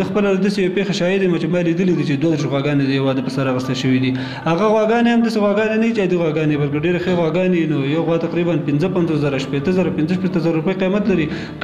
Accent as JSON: {"language": "Pashto", "country": "Afghanistan", "said": "تا ته ما مخکې وویل چې زه اصلا د کونړ ولایت اوسېدونکی یم."}